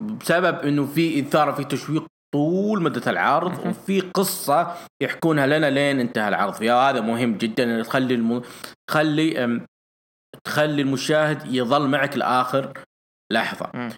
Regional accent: Wahlan, Saudi Arabia; هي قريتي اللي أنا ساكن أو ولدت وترعرعت وكبرت بها اسمها وهلان الفتح كلها.

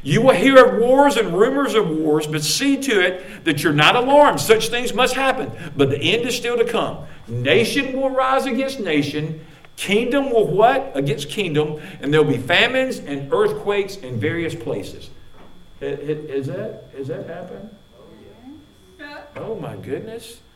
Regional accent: United States; And I'll be honest with you right now, as an American, I'm looking at our country, I just feel like, oh my goodness, it's crazy now.

